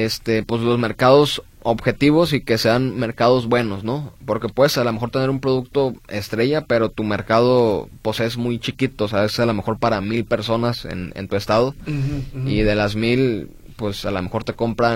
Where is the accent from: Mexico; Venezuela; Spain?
Mexico; uno como empresario mexicano que va emprendiendo